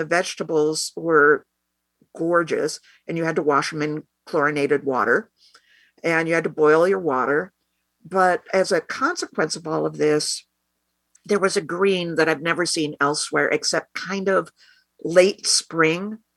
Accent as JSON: {"language": "English", "town": "Ithaca", "region": "New York", "country": "United States", "tie": "born there", "said": "I was born in 1950 in Ithaca, New York, which is at the foot of Cayuga Lake in the Finger Lakes. So that affected me hugely because everything about Ithaca is gorgeous."}